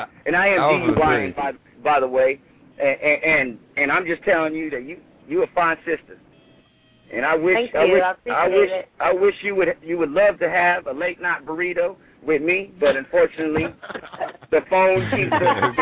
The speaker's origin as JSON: {"language": "English", "region": "California", "country": "United States", "said": "I'm from Northern California."}